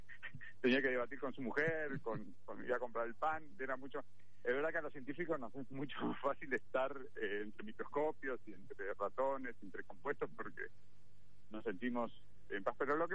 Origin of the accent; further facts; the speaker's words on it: Argentina; moved away as an adult; also born or lived in United States / Barcelona, Spain / Madrid, Spain / Chicago, United States; se habrán enterado que soy argentino y hice investigación en Argentina, hice mi doctorado en Estados Unidos, trabajé en Barcelona, en Madrid, también en Chicago.